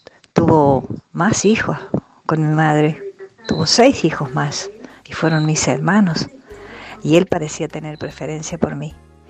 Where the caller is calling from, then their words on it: Río Tercero, Córdoba, Argentina; de Río Tercero